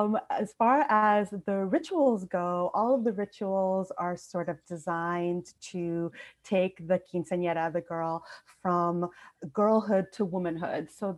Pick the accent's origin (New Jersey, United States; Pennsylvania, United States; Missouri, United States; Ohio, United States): New Jersey, United States; now in Minneapolis, United States; Currently, I live in Minneapolis, where it is freezing right now, but I grew up outside of New York City in New Jersey